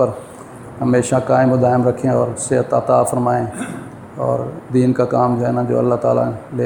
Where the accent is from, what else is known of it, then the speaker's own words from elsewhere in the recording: Multan, Punjab, Pakistan; میرا تعلق ملتان سے ہے۔